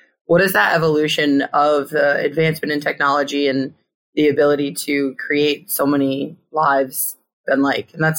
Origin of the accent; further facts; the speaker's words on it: Connecticut, United States; I have no accent because I grew up in Connecticut.